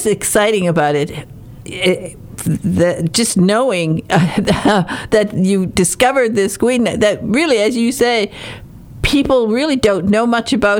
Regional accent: Michigan, United States; I mean, I'm from Northern Michigan.

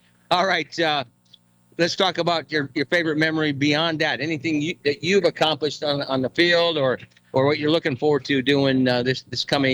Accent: Iowa, United States; I'm from Iowa, so I don't say anything about the Florida team.

